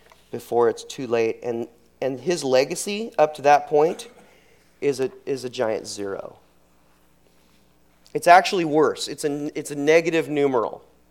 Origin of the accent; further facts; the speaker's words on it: Merced, California, United States; I was from Merced, California, Central Valley by Fresno.